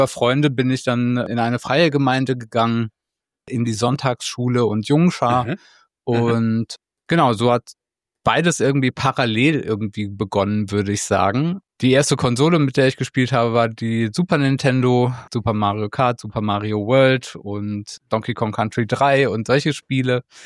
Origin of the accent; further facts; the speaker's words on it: North Rhine-Westphalia, Germany; born there; ich bin Jahrgang 1987 in Nordrhein-Westfalen geboren. Ruben und ich kommen aus dem gleichen Ort